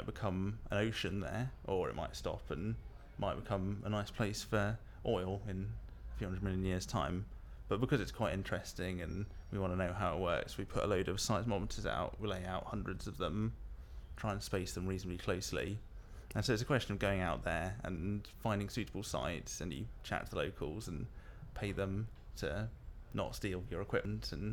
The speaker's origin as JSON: {"language": "English", "country": "Jersey", "also_born_or_lived": "Cambridge", "moved": "as an adult", "lives_now": "Bristol, United Kingdom", "said": "born on the 3rd of September 84, and I'm originally from Jersey and now live in Bristol, where I'm doing my PhD."}